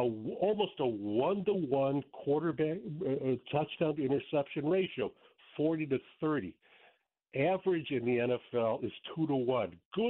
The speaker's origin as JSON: {"language": "English", "town": "Glenview", "region": "Illinois", "country": "United States", "said": "I'm from Glenview, etc."}